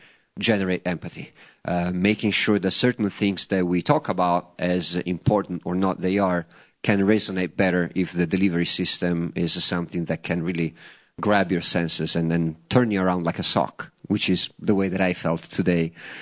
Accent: Italy; I grew up in Italy where deforestation for real estate, cattle, foraging purposes was the norm, especially south of Rome and some of the islands.

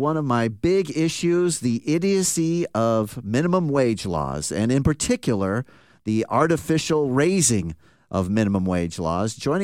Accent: Tacoma, Washington, United States; He lives not too far from where I grew up in Tacoma.

